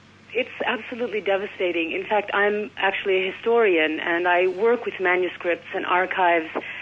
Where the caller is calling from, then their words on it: Cambridge, East of England, United Kingdom; I'm calling from Cambridge. I am of Iraqi origin